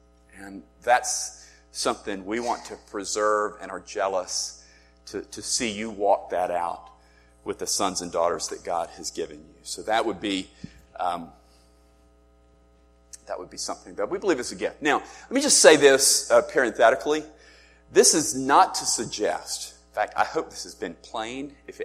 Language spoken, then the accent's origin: English; Spartanburg, South Carolina, United States; I wanted to take him to Spartanburg, South Carolina, and you got to try the Beacon, and you got to taste this.